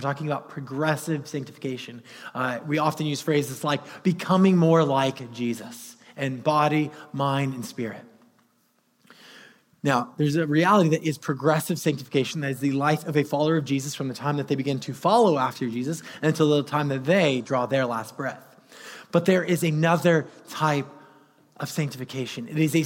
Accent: California, United States; I think it's because I grew up in California

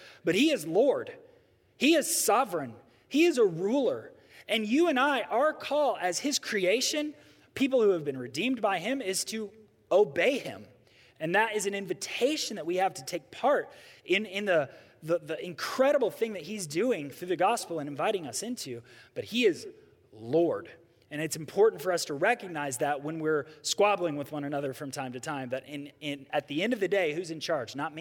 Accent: United States; We, as American people, we think if I don't like the person in charge, we can vote them out of office.

